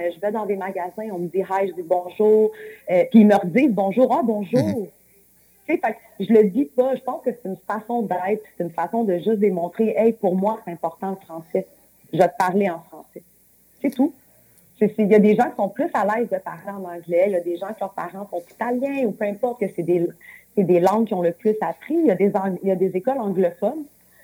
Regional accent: Quebec, Canada; on vient du Québec, c'est français. On parle français.

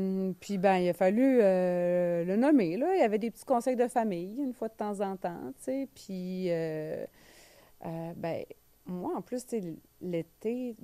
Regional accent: Longueuil, Quebec, Canada; On vient de Longueuil, tous les deux. On a grandi dans les mêmes quartiers, tu sais.

